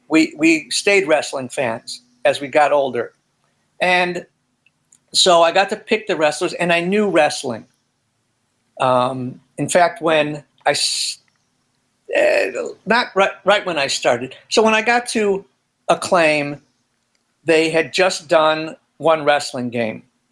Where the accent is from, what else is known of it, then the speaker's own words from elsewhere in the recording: Chicago, Illinois, United States; I grew up in Chicago.